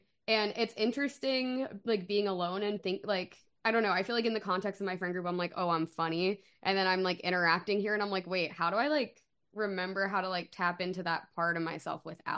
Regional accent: Philadelphia, Pennsylvania, United States; It was always music for us because, like, we're both from Philly.

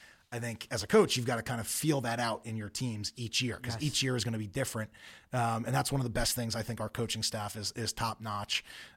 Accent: New York, United States; I grew up on Long Island, so Long Island lacrosse is pretty good. But our conference, you know, there's so many teams on Long Island and different conferences in Nassau and Suffolk.

